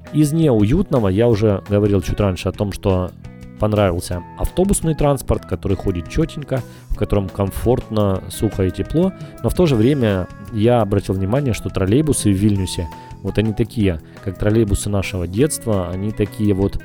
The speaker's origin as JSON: {"language": "Russian", "region": "Kyiv", "country": "Ukraine", "said": "Мы говорим, мы из Украины, из Киева."}